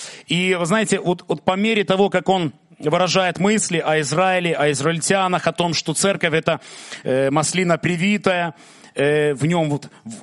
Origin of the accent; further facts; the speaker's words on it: Belarus; мы с Белоруссии были, с Гродно, с Мозыря, с Минска, с Гомеля